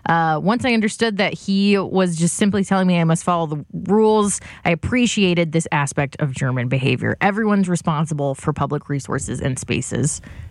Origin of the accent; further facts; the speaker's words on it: London, United Kingdom; As a Londoner, I was taken aback and I couldn't help but watch his belongings for him while he was gone.